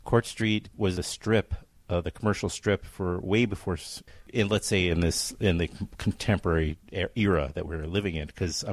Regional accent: Queens, New York, United States; I grew up in Queens.

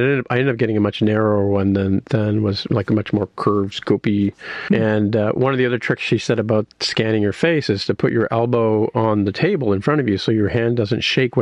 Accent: Canada; my experience was obviously being Canadian.

